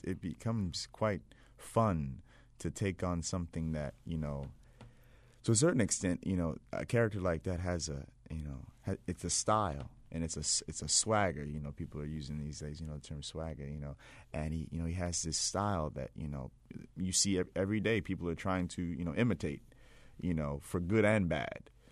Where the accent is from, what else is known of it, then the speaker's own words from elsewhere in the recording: Baltimore, Maryland, United States; now in New York, United States; Yeah, so I live in New York, but I grew up in Baltimore.